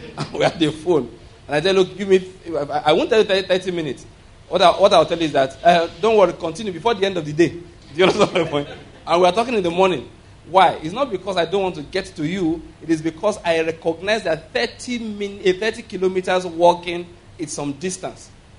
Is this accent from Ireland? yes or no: no; Nigeria; I don't live there, but because I'm a Nigerian, I'm so connected to what is going on there.